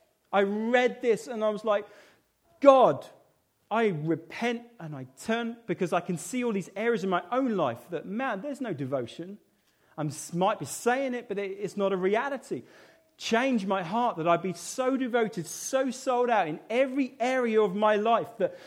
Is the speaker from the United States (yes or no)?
no; United Kingdom; because I'm British and I don't like anyone, you know, hearing what I'm doing